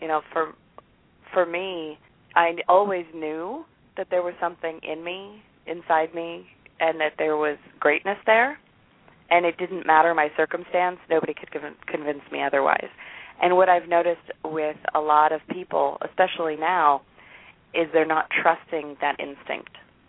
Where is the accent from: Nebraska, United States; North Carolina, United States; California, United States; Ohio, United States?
California, United States; Well, I grew up in California, and I have been an entrepreneur my whole life.